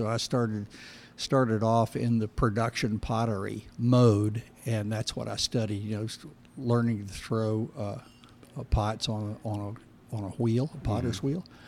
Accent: St. Augustine, Florida, United States; And then growing up in St. Augustine, which was a big arts community

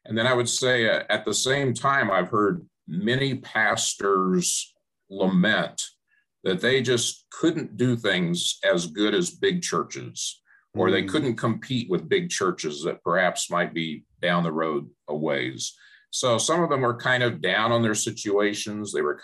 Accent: Phoenix, Arizona, United States; I grew up in Phoenix. My background was big church.

